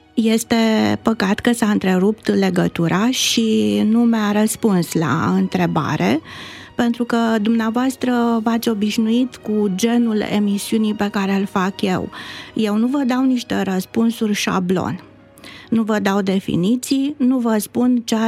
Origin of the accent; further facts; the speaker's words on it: Romania; circulă foarte mult la noi, mai ales printre noi românii